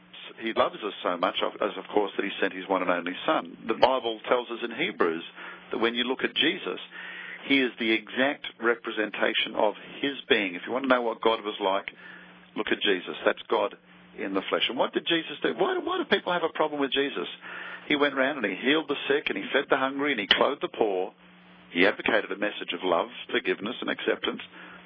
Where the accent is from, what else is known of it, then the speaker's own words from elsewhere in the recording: Australia; my home country of Australia